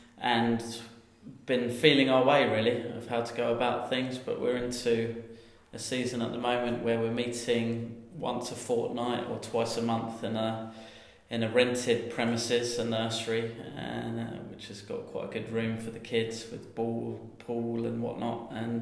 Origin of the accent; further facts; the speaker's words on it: Sutton, London, United Kingdom; moved away as an adult; I've got family back in the UK. I'm from Sutton in South London